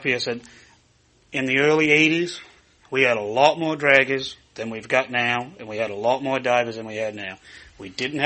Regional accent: Maine, United States; I'm a fisherman from Sereno, Maine.

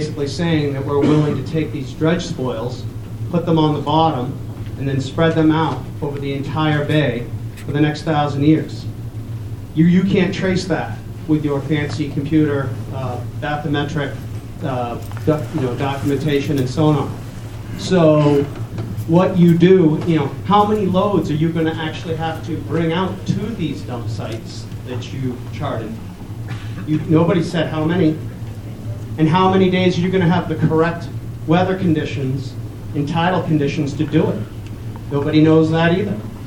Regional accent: Rockport, Maine, United States; I'm from Rockport Harbor.

